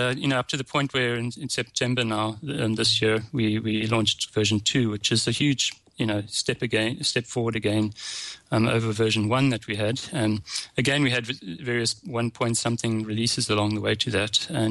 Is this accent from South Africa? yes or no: yes; South Africa; accent: South African; It's my South African accent.